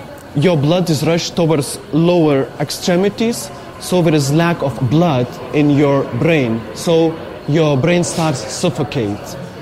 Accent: Lithuania; from Lithuania, and this piece is called

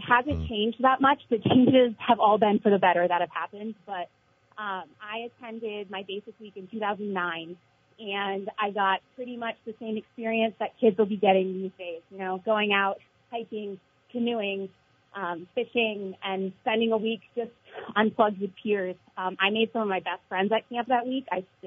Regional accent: Sandgate, Vermont, United States; I grew up in a little town in southern Vermont called Sandgate.

